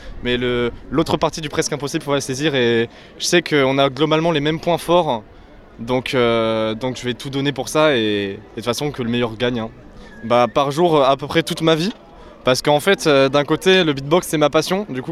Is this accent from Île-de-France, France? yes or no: no; Bordeaux, Nouvelle-Aquitaine, France; je viens de Bordeaux et je veux vivre du beatbox.